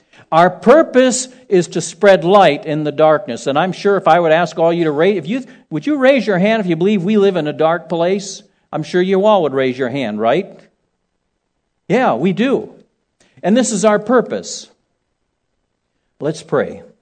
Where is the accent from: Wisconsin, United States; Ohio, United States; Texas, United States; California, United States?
Ohio, United States; a little more refined than I, having been born and raised in Ohio, and not a wealthy family